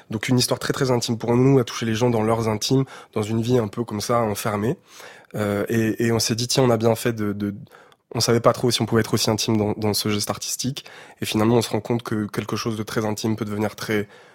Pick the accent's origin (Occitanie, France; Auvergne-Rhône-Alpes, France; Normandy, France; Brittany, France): Auvergne-Rhône-Alpes, France; Saint-Étienne; on vient de Saint-Étienne, Terre Noire, c'est un quartier de Saint-Étienne